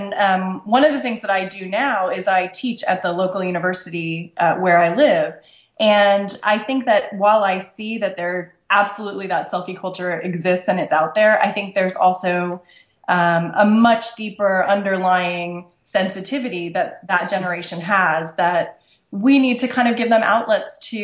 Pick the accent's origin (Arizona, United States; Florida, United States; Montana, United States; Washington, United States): Florida, United States; also born or lived in London; I grew up in Florida, but my husband is British, so we lived in London for quite a while, and I dragged him back here when we were going to have kids.